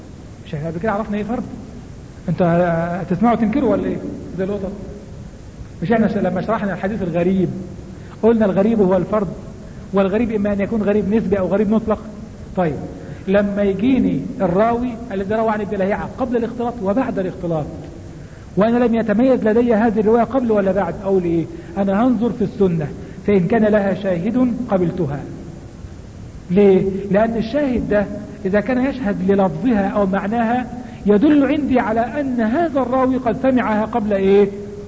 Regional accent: Egypt; لابد لنا كمصريين أن نعلم قيمة رجل وقدر الرجل

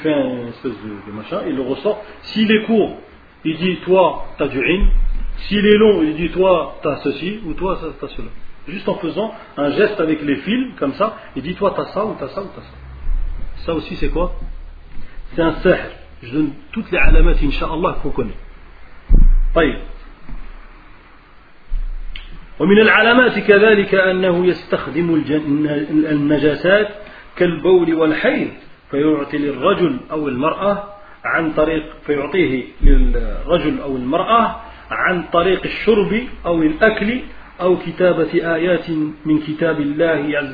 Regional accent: Algeria; Je suis algérien, c'est de ma famille.

